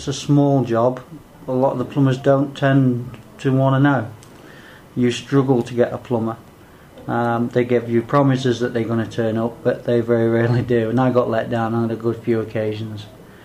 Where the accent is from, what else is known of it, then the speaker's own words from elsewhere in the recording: Mansfield, East Midlands, United Kingdom; I'm from Mansfield in Nottinghamshire.